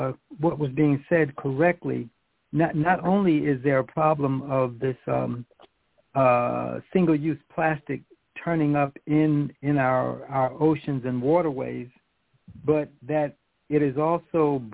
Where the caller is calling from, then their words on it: Atlanta, Georgia, United States; I'm calling from Atlanta, Georgia, and I want to thank you for a really, really informative program.